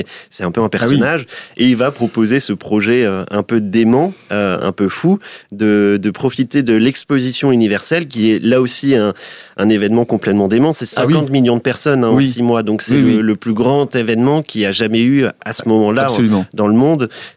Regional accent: Landerneau, Brittany, France; moi, j'ai toujours grandi à Landerneau, quoi. Et j'étais en école bilingue à Jules Ferry, Mesquad, lycée de l'Élan, donc toute la filière bilingue. Donc, le milieu breton et en langue bretonne, j'ai été dedans tout petit

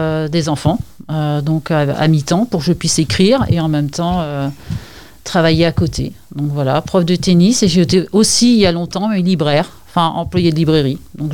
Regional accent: Concarneau, Brittany, France; born there; Ah, parce que je suis née ici, je suis née à Concarneau dans le Finistère.

